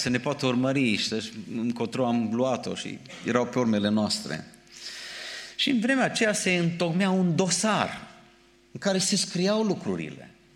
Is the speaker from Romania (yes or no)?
yes; Romania; Acum, gândiți-vă la noi ca și români.